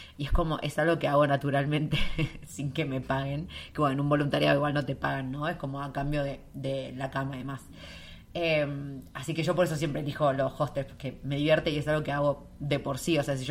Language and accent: Spanish; Argentina; si ustedes andan bajo presupuesto o son latinas como una argentina